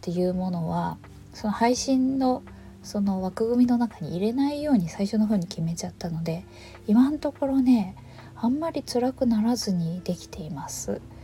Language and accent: Japanese; Kansai, Japan; accent: Kansai dialect; moved away; こっちに出てきて20年ぐらい経つので、自分のその関西弁というものに自信がなくなり始めていた